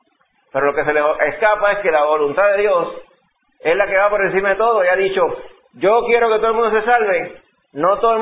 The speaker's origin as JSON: {"language": "Spanish", "country": "Dominican Republic", "tie": "born or raised there", "said": "cuando yo me crié allá en la República Dominicana."}